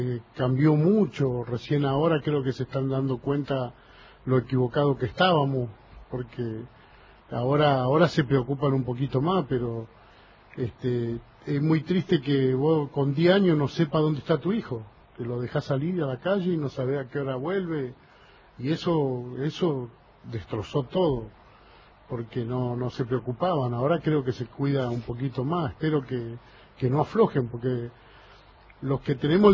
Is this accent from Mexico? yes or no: no; San Francisco Solano, Buenos Aires Province, Argentina; also born or lived in Chavarría, Corrientes; Yo soy correntino de Chavarría, pero me crié en San Francisco Solano y es mi lugar de lucha